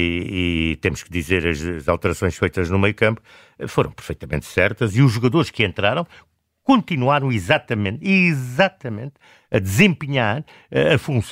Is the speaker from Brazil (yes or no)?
no; Portugal; aquilo que mais gostaríamos, enquanto portugueses